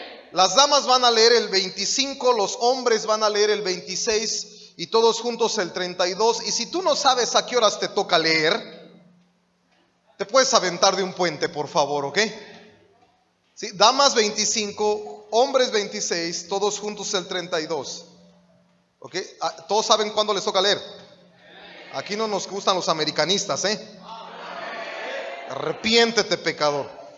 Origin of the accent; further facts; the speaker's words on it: State of Mexico, Mexico; Vengo de del Estado de México.